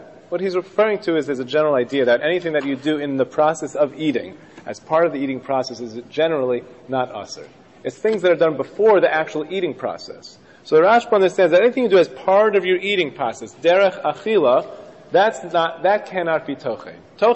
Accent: New York, United States; And I know I'm from Washington Heights, but this is a little bit, you know.

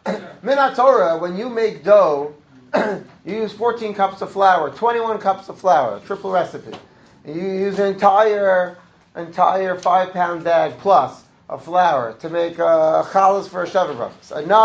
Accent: Brooklyn, New York, United States; And I'm from Brooklyn, so I'm working on the assumption that Queens is still farmland.

